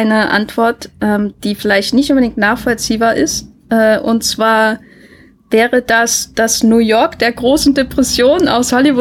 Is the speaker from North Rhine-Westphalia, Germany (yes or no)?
no; Thuringia, Germany; aus meinem Thüringen, wo ich aufgewachsen bin